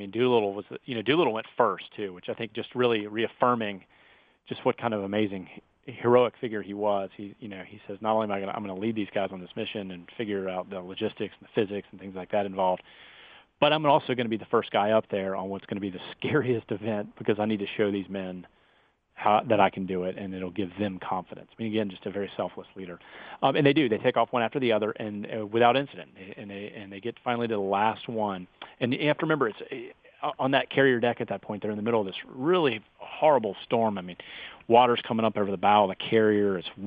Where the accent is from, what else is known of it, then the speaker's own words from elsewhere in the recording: South Carolina, United States; because I'm from South Carolina. I live in Charleston.